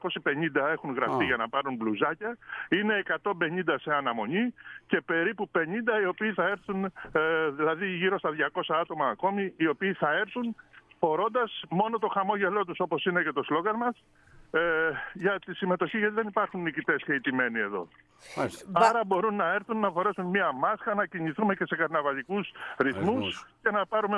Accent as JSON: {"language": "Greek", "town": "Orchomenos", "region": "Central Greece", "country": "Greece", "said": "Γίνονται συνέχεια εκδηλώσεις εδώ στον τόπο μου, στον ερχομενό"}